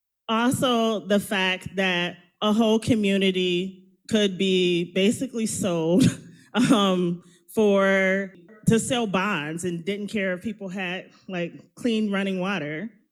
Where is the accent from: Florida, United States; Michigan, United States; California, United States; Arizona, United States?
Michigan, United States; Flint; So I'm from Flint, Michigan, which is the birthplace of a lot of things, the birthplace of struggle.